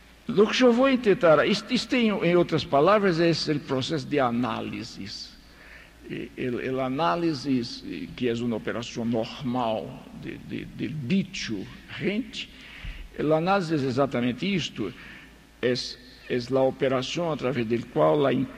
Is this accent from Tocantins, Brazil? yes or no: no; Recife, Pernambuco, Brazil; Vocês me perdonem, mas isto aqui é como Recife. E Recife, minha terra, é uma ofensa andar com isto, não?